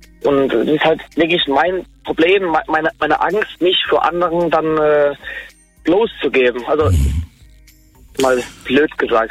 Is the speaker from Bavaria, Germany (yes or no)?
no; Mannheim, Baden-Württemberg, Germany; Ich aus Mannheim.